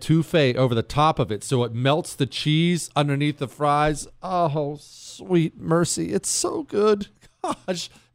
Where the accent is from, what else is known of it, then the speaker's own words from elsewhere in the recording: United States; Because I'm an American. I put ranch.